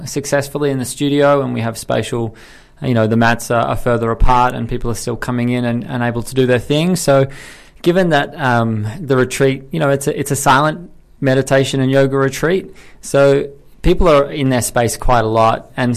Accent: Australia; like I'm from Australia, so my family's in Australia

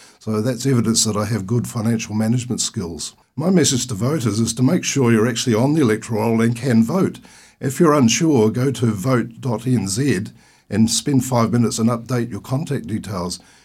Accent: Rockville, Tasman, New Zealand; also born or lived in Stoke; Well, I was born in Golden Bay, and my parents had a dairy farm at Rockville on Parr Road, spelled P-A-H.

